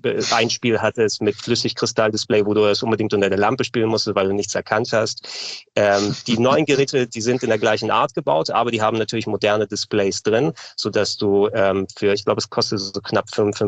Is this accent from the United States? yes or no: no; Greece; Weil so ein bisschen Knoblauch als Grieche kann man da nicht anders.